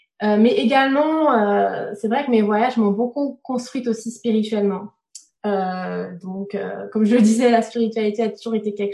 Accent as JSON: {"language": "French", "town": "Angers", "region": "Pays de la Loire", "country": "France", "said": "je viens d'Angers, d'une famille catholique. J'ai d'ailleurs fait mes études dans des écoles catholiques."}